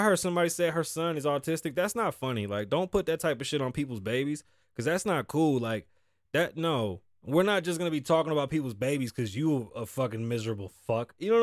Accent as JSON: {"language": "English", "region": "New York", "country": "United States", "lives_now": "Las Vegas, United States", "said": "I'm an outsider here. I live here now. I'm from New York, so I technically left."}